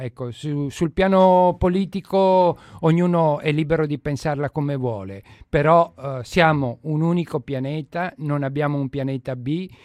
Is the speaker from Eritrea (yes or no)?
yes; Eritrea; io lo dico da migrante, lo dico perché nel mio paese, l'Eritrea